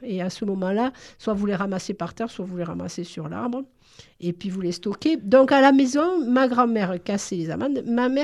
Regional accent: Nîmes, Occitanie, France; born there; comme vous vous en rappelez peut-être, je suis née à Nîmes. Donc, à Nîmes, dans le jardin de ma grand-mère, il y avait deux amandiers.

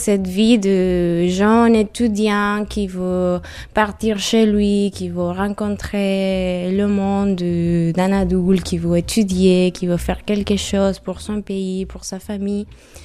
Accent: Venezuela; moved away as an adult; now in Europe; Je suis née en 98 au Venezuela, un très très beau pays de la Sud-Amérique, un pays du Caraïbe

